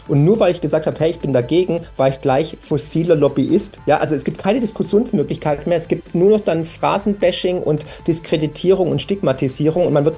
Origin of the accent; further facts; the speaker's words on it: Waiblingen, Baden-Württemberg, Germany; aus meiner Heimat, hier aus Waiblingen